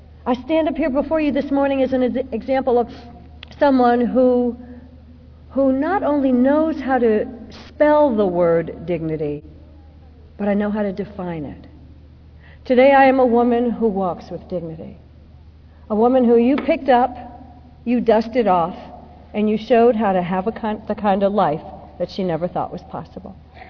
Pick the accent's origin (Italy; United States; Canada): United States; the South; I was black, I was a girl, and I grew up in the South, and I was poor.